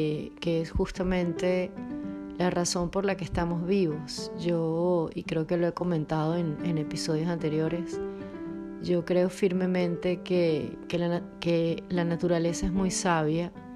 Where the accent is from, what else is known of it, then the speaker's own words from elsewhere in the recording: Caracas, Capital District, Venezuela; now in Porto, Portugal; soy de Caracas, Venezuela y vivo en Oporto, en Portugal, desde hace casi 9 meses